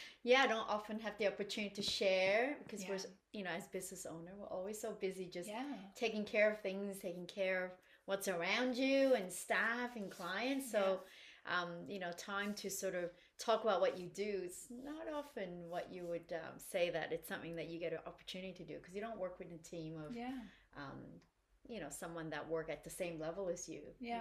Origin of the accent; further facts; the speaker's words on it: Canada; also born or lived in Asia; I feel a deep connection to Asia, you know, even though I was born in Asia, but I grew up very sort of westernized, being in Canada.